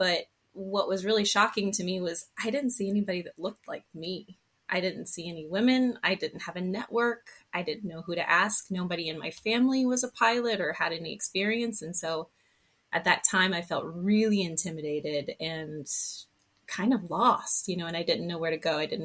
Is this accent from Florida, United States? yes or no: yes; Florida, United States; I'm from Florida and he's from Northern New York.